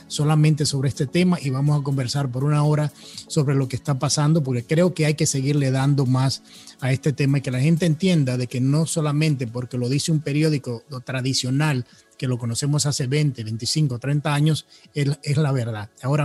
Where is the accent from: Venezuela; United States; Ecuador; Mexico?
United States; yo soy estadounidense y yo critico a Estados Unidos.